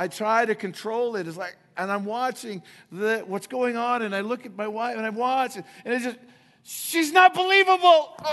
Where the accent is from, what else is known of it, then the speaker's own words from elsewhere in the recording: Los Angeles, California, United States; also born or lived in Seattle; I grew up in Los Angeles, moved to Seattle, and both those places experienced this restaurant called Benihana's.